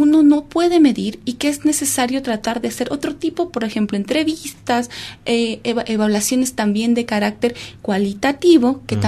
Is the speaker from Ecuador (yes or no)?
yes; Ecuador; Probablemente son instrumentos más cercanos a nuestra realidad como ecuatorianos.